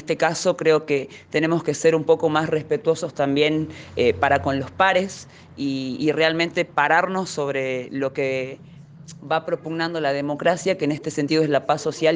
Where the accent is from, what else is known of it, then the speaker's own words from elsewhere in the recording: Argentina; nos afecta a todos como argentinos